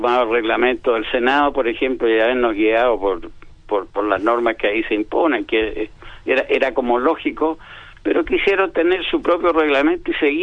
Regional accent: Chile

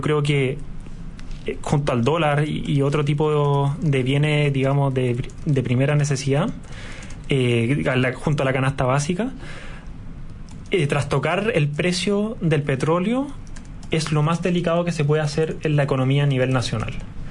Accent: Spain; Como te dije, yo vengo de España y allá la situación era igual o todavía más catastrófica.

